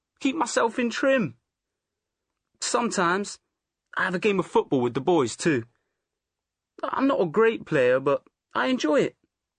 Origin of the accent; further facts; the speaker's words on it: London, United Kingdom; I'm from London. Nowhere else, just London. It's strange. I've lived here all my life